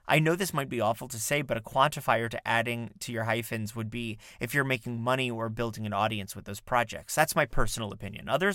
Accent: Florida, United States; I grew up in South Florida, and I went to a performing arts program called Next Stop Broadway.

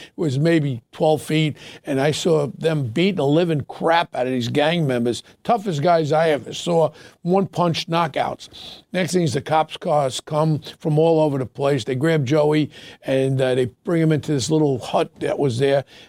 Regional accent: Ozone Park, New York, United States; Ronnie and I grew up together in Ozone Park.

